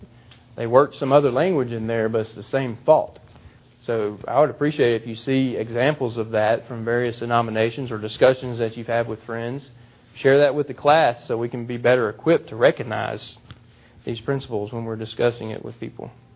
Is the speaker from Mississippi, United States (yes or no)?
yes; Mississippi, United States; I grew up in South Mississippi, which is religiously predominantly Baptist.